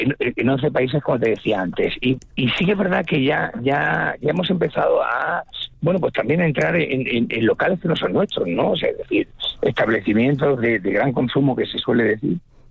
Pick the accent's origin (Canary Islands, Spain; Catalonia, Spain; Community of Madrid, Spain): Catalonia, Spain; Badalona; born there; yo soy nacido en Badalona, aquí en Barcelona, hijo de Julio y Amparo, que tuvieron 11 hijos. Ellos, emigraron desde Orihuela, Alicante hasta Barcelona.